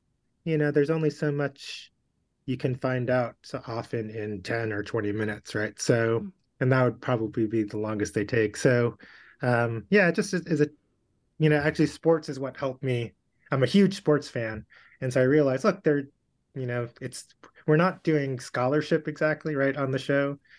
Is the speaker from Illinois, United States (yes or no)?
no; New York, United States; now in Wisconsin, United States; I grew up in New York, so I have multiple teams, but I've lived in, you know, Wisconsin for 12 years now.